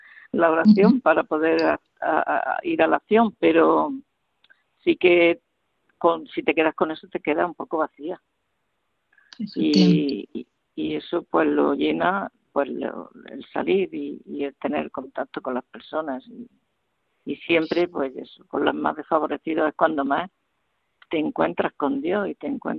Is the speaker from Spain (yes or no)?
yes; Jaén, Andalusia, Spain; moved away as an adult; now in Elche, Spain; yo soy de Jaén, soy andaluza. Y ajá, me vine a Elche, pues recién casada, con 21 años.